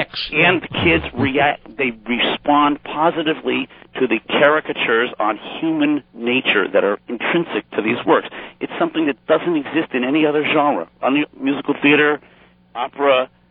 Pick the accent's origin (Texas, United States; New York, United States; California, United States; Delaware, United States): New York, United States; No, I'm a New Yorker. My father was a Frenchman.